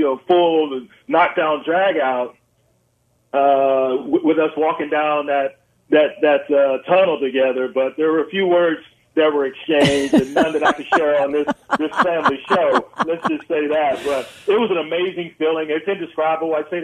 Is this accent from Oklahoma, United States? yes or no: no; Lubbock, Texas, United States; they showcased in my hometown, L.A., Lubbock area. we always say that, Big E, it sounds more metropolitan when you say L.A.